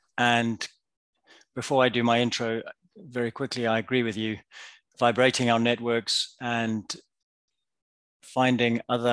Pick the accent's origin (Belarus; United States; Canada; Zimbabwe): Zimbabwe; also born or lived in South Africa; I was born in South Africa, 1972. Quite soon after I was born, my parents moved up to what was then Rhodesia, now Zimbabwe. So I grew up in Southern Africa. I went to school in Southern Africa